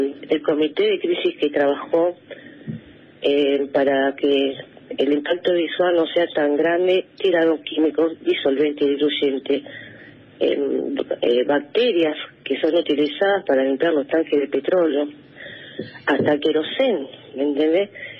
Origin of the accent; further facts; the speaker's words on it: Bariloche, Río Negro, Argentina; Bueno, yo soy de Río Negro, nací en Bariloche, pero bueno, toda mi vida vivo acá, así que, bueno, soy rionegrina.